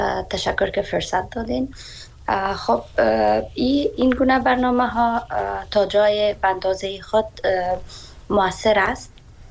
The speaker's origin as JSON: {"language": "Persian", "country": "Afghanistan", "moved": "as an adult", "said": "خودم به حیث شخصی که به می بورسیه ها از افغانستان برآمدم و آمدم اینجا فعلا مسئول مصروف تحصیل هستم"}